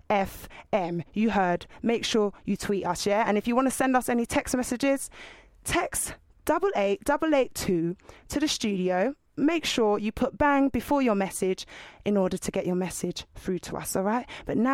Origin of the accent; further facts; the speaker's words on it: West London, London, United Kingdom; I'm from West London as well, so it was kind of like, oh, okay, I know that road as well.